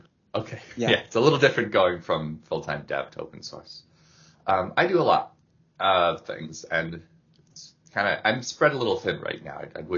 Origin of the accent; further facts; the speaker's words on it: New York, United States; also born or lived in Seattle; now in Philadelphia, United States; Well, rather, I'm from upstate New York, then I lived in New York, then in Seattle, but now I live in Pennsylvania, in Philadelphia.